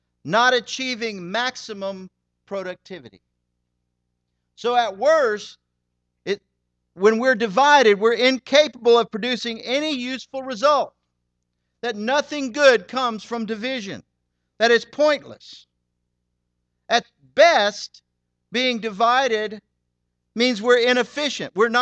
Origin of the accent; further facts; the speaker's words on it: Birmingham, Alabama, United States; I've lived in this city for a long time. I love my city. I love Birmingham. I grew up on Center Street.